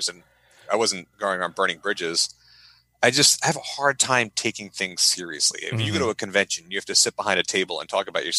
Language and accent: English; New York, United States; See, I grew up on Long Island, which, I hung out with skaters.